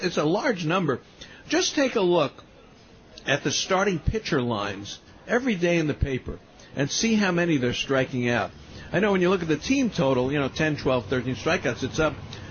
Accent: Miami, Florida, United States; I like he's from Miami. I grew up in Miami.

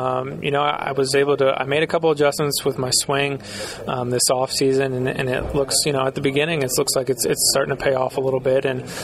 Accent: St. Louis, Missouri, United States; Yeah, Jim Edmonds was the guy for me, you know, growing up in St. Louis, you know, just watching him make some crazy defensive plays and hitting home runs and stuff like that.

